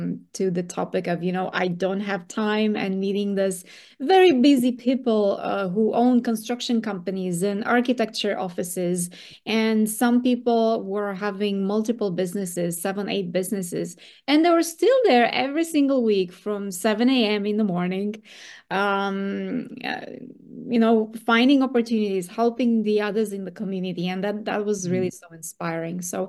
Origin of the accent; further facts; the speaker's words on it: Romania; English is a second language; I've actually, you know, been a BNI member in Romania, in my home country